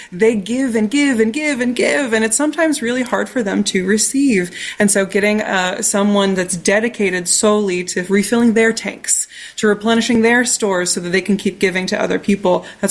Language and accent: English; Indiana, United States; I mean, I'm from the Midwest. I grew up in Indiana, and you don't, you know, turn down guests in your home, and you don't we grew up with those Midwestern values.